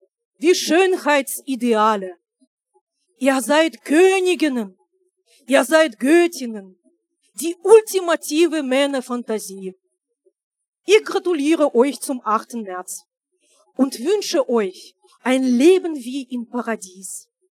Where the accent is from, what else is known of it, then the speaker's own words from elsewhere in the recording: Russia; ich komme aus Russland.